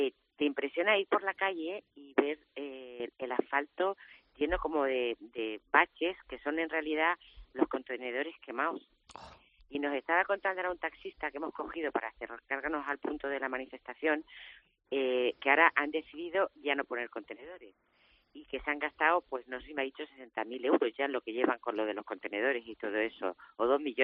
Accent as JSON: {"language": "Spanish", "country": "Spain", "said": "yo como española tenía la necesidad de venir aquí"}